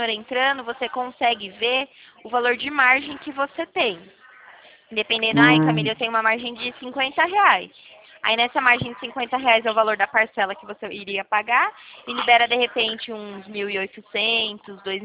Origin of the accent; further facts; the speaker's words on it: São Paulo, Brazil; Eu sou aqui do interior de São Paulo.